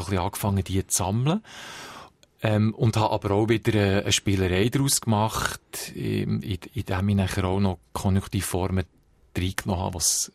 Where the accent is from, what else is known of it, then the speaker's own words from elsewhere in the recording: Biel, Bern, Switzerland; accent: Bernese German; also born or lived in Sweden; now in Emmental, Switzerland; Ja, ein Gemisch, also schon Berndeutsch, aber meine Mutter war ein Bündnerin, mein Vater ein Toggenburger, aufgewachsen bin ich in Biel, habe lange in Schweden gewohnt, jetzt bin ich im Emmental.